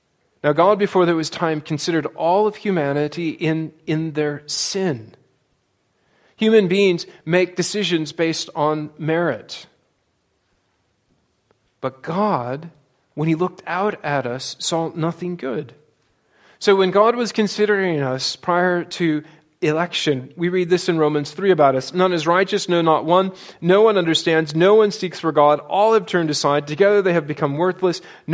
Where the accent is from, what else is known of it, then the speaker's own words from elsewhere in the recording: Iowa, United States; In my home state of Iowa, when they have offices that nobody knows who the people are, the most common name wins.